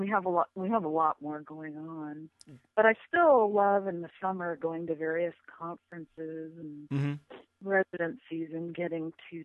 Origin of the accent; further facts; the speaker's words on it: San Diego, California, United States; And it's easier to live in San Diego. But, of course, that might be me because I'm from San Diego.